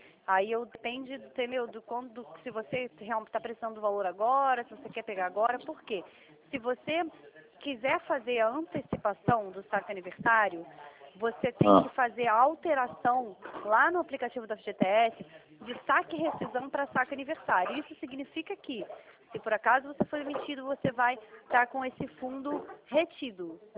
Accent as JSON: {"language": "Portuguese", "region": "Rio de Janeiro", "country": "Brazil", "tie": "born or raised there", "said": "meu CPF é do Rio, sou carioca, nascida na Tijuca"}